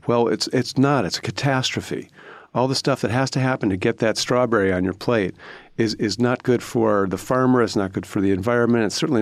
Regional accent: Cleveland, Ohio, United States; I grew up in Cleveland in the 1970s.

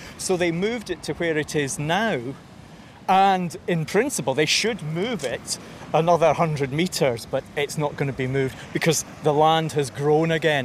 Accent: Scotland, United Kingdom; also born or lived in England; now in Isle of Man; I mean, as you say, I grew up in Scotland. I've worked in England. I've lived and worked in the Isle of Man for the last 22 years.

